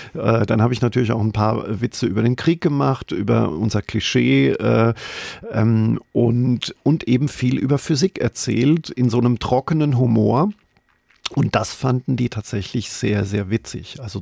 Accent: Germany; Ich meine, bei uns im Odenwald wäre das eine normale Frage gewesen, aber...

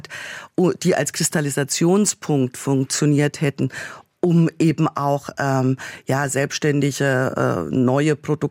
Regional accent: East Germany, Germany; ich bin halt Ostdeutsche.

